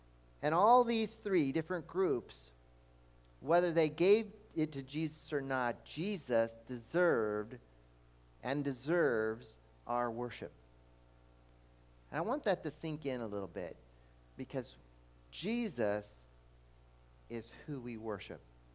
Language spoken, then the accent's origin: English; Brazil; now in United States; Now, when I was growing up in Brazil, this gave me access to many star formations that you don't see here in the north.